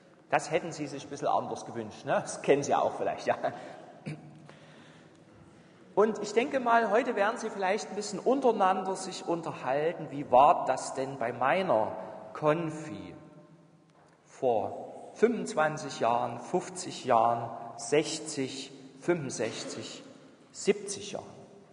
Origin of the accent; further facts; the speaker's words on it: Crimmitschau, Saxony, Germany; In meiner Heimatgemeinde in Grimmitschau, St. Johannes